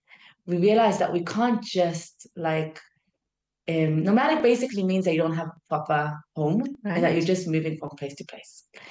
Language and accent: English; South Africa; I would say South African, even though I'm half South African, half American, more Israeli.